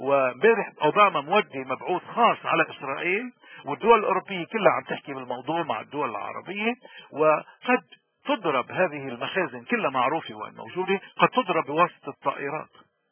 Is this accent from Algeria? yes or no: no; Lebanon; وشوفوا نحن كلبنانيين كيف هذا الوضع بينعكس علينا لما بنحمل جواز لبناني وبنروح على أي بلد بالعالم.